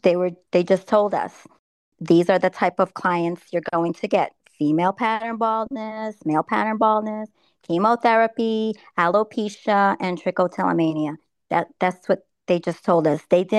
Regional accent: New York City, New York, United States; I wanted to offer my services in my hometown in New York City.

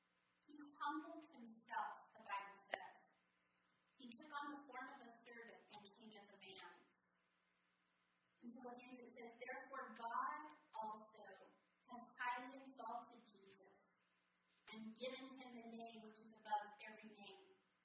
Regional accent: United States; And I don't know about you, growing up in America, you know, kings, kingdoms, the most I've seen it is on Hallmark shows.

